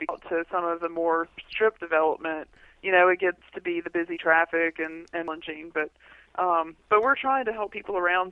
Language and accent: English; Missoula, Montana, United States; I came from Missoula, Montana, and there's just rain days all the time, but it's okay.